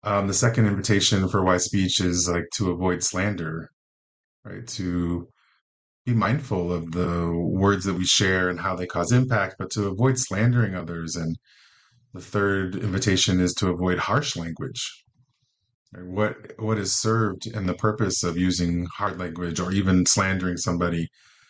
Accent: Chicago, Illinois, United States; And I was from Chicago.

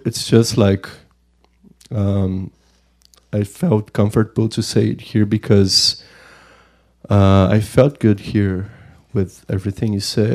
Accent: Brazil; English is a second language; I am from Brazil. I am 32 right now.

